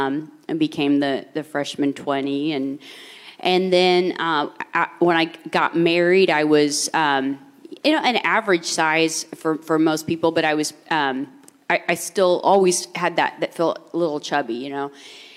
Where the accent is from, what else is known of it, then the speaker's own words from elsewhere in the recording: Richmond, Indiana, United States; Well, I was born in Richmond, Indiana, and pretty much grew up there.